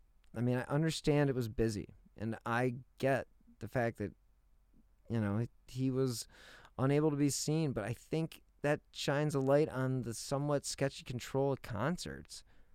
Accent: Cleveland, Ohio, United States; I am from Cleveland. I remember when this poor man disappeared.

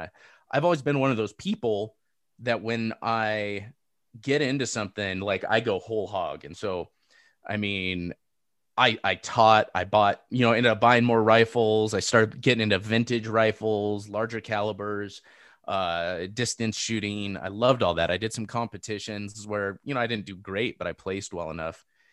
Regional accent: Seal Beach, California, United States; And I grew up in Seal Beach. I grew up going, riding my bike to the beach all the time. That was kind of my environment.

